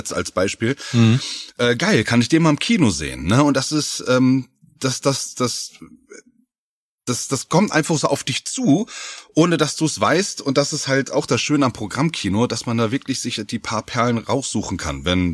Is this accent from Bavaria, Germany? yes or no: no; Hameln, Lower Saxony, Germany; Ich komme aus Hameln gebürtig, ja, eine kleine Stadt in Niedersachsen bei Hannover.